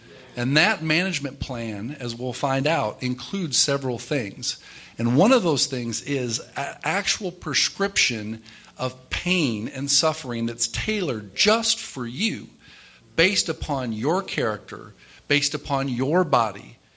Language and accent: English; South Dakota, United States; I grew up in South Dakota, in a Message church out there. And out in South Dakota, there's a lot of Native Americans, the Dakota Sioux, the Lakota Sioux, and the Nakota Sioux.